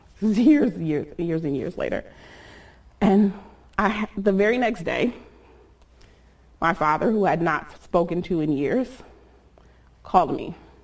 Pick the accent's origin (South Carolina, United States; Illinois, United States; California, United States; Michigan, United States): Michigan, United States; Inkster; We're driving in my city, Inkster, where I grew up in Michigan, and he's asking me to see where I grew up. I didn't really have like a solid home.